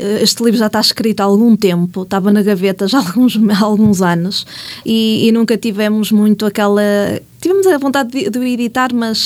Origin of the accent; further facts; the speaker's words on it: Marco de Canaveses, Norte, Portugal; Eu sou natural do Marco de Canaveses.